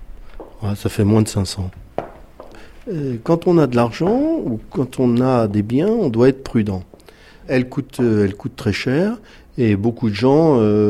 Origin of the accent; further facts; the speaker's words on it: France; now in Switzerland; J'ai quitté la France, un pays que j'aime beaucoup. Et je suis très bien en Suisse. Je suis en train de prendre la double nationalité.